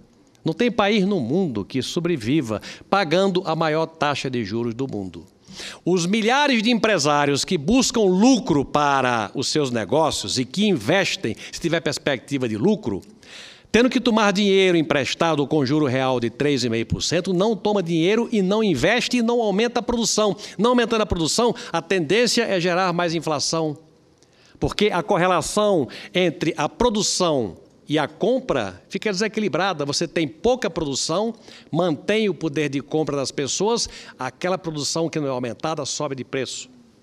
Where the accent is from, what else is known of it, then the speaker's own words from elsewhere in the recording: Brazil; faço isso como brasileiro que torce para que as coisas aconteçam e deem certo